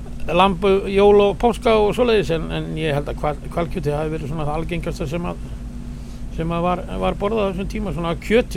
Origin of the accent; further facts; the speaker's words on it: Hrísey, Northeastern Region, Iceland; Ég fættur uppalinn í Hrísey og Eyjafirði